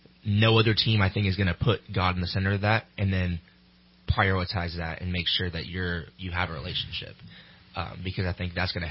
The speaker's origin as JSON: {"language": "English", "town": "Manteca", "region": "California", "country": "United States", "said": "So I'm from the Central Valley. I'm Manteca."}